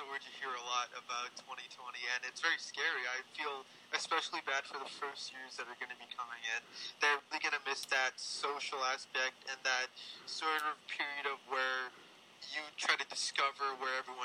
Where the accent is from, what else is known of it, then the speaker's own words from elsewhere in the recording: Langley, British Columbia, Canada; also born or lived in Vancouver / Abbotsford; as I mentioned earlier. I'm from Langley, British Columbia, which is just approximately 40 to 50 minutes east of UBC, and from Vancouver. I've really been all over, just been in Vancouver, been in Abbotsford, been in Langley